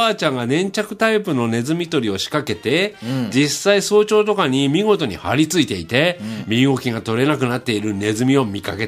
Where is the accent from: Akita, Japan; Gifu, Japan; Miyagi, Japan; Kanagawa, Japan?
Kanagawa, Japan; Yokosuka; 俺ん家もあったよ横須賀、うん、昔は